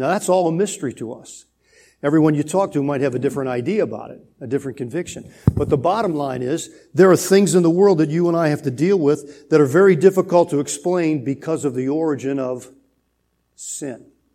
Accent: New Orleans, Louisiana, United States; And I grew up in New Orleans, so we're not just talking about gumbo and, you know, Creole food, as good as that is.

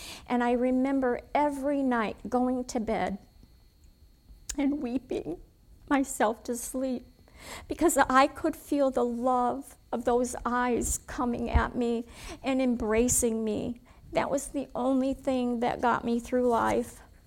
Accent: Dyer, Tennessee, United States; born there; moved away; I was born in Dyer, Tennessee to a mother and father who grew up in godly homes.

